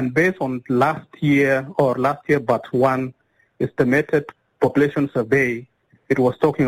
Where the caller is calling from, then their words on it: Malakal, Upper Nile, South Sudan; I'm calling from Upper Nile, Malakal.